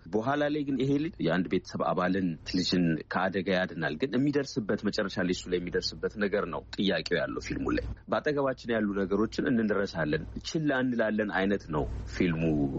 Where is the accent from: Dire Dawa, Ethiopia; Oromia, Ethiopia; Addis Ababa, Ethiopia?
Addis Ababa, Ethiopia; ውጭ ሀገር ብኖርም ያደኩት ትልቅ እስኮንድረስ ይኖርኩት ኢትዮጵያ ውስጥ ነው አዲስ አበባ ነው